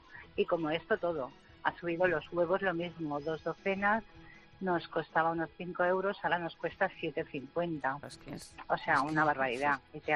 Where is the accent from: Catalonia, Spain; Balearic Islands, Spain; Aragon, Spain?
Catalonia, Spain; Barcelona; yo soy de Barcelona, tenemos un pequeño restaurante familiar en una barriada.